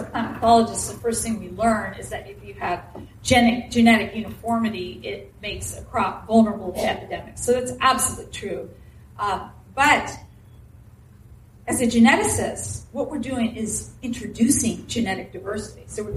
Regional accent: California, United States; I mean, I grew up in the Bay Area, so you got to have that healthy skepticism. Although my whole hometown is now big Google, right.

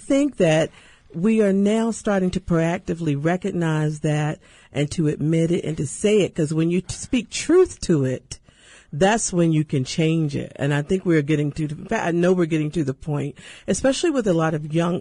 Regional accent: Baltimore, Maryland, United States; Yeah, I'm from Baltimore

